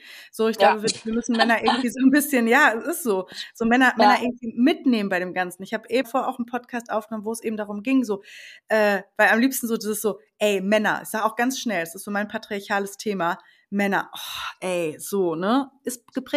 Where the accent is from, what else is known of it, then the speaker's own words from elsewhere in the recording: North Rhine-Westphalia, Germany; Ich komme aus dem Sauerland